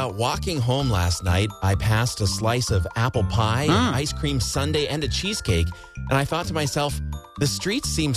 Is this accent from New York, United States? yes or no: no; Rice Lake, Wisconsin, United States; And it was the Rice Lake Warriors, of course, my hometown, against the West De Pere Phantoms.